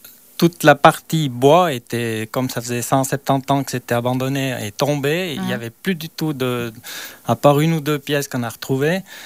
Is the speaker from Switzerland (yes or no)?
yes; Vercorin, Valais, Switzerland; also born or lived in Chalais; Bon, je suis né à Chalais. Et puis après, je suis monté à Vercorin, donc je connais vraiment par cœur le coin.